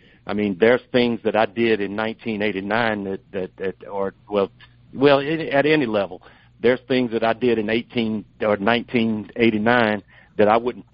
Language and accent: English; Birmingham, Alabama, United States; Correct. I grew up in Birmingham, went to Banks High School.